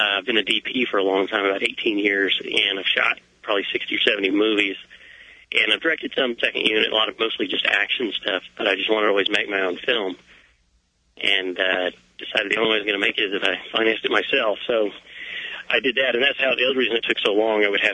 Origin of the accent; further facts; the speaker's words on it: Waco, Texas, United States; Yeah, I grew up in Waco, Texas, and we shot in Waco and like a lot of little small towns, Moody, Texas, and McGregor.